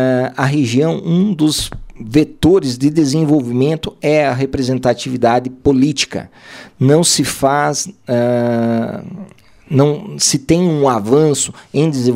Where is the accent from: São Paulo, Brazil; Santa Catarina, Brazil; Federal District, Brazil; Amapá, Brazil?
Santa Catarina, Brazil; Campos Novos; a Amplasc, que é a Campos Novos, que eu represento, é aqui a minha cidade, é onde nasci, cresci, é onde tenho os meus negócios aqui.